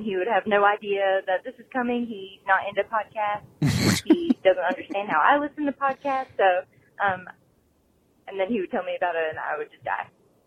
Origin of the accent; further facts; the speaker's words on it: Long Island, New York, United States; I'm from Long Island, New York.